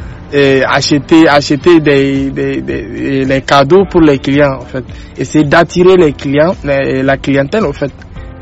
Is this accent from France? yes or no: no; Niger; now in Cameroon; Je suis nigérien, je viens du Niger.